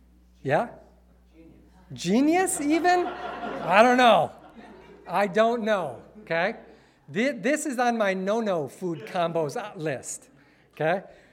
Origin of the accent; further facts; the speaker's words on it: Wisconsin, United States; Born and raised in Wisconsin, cheese, yes, I love it.